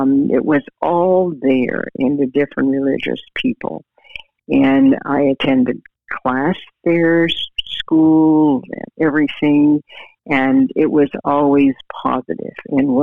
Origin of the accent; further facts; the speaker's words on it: Whitney Pier, Nova Scotia, Canada; So this is why I'm very proud to say that I was born and raised in Whitney Pier.